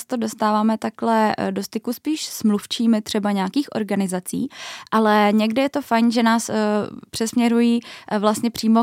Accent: Klášterec nad Ohří, Ústí nad Labem Region, Czechia; now in Brno, Czechia; já pocházím ze severozápadních Čech, z Klášterce nad Ohří a tam samozřejmě máme nějaké noviny

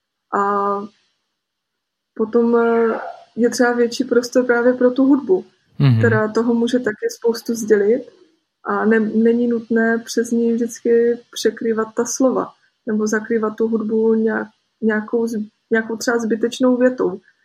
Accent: Olomouc, Olomouc Region, Czechia; moved away as an adult; now in Brno, Czech Republic; Ne, jsem původně z Olomouce.

